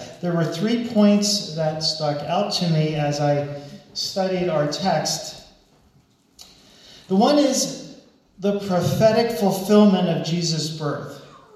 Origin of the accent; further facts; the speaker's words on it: Lebanon, Pennsylvania, United States; born there; I was born in Lebanon, Pennsylvania, and I am a theology junkie.